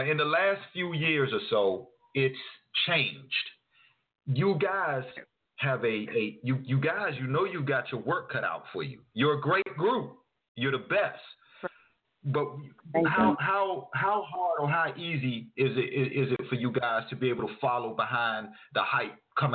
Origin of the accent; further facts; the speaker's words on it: United States; Over here, I'm American. I love the music.